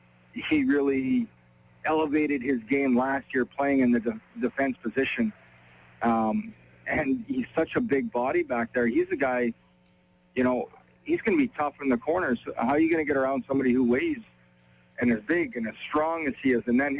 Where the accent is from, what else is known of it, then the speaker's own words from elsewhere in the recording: Mequon, Wisconsin, United States; to bring it to my hometown of Mequa, you know, my family, to share that special moment with them.